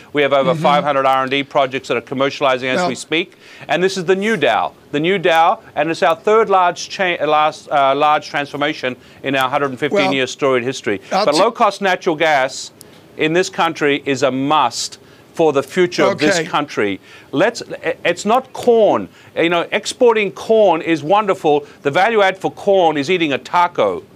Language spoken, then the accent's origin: English; Australia; Now, my home country of Australia has got it wrong